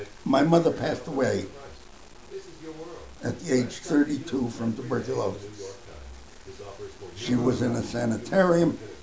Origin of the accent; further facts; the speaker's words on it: Montreal, Quebec, Canada; Well, we came from Montreal, we had never seen a bed bug.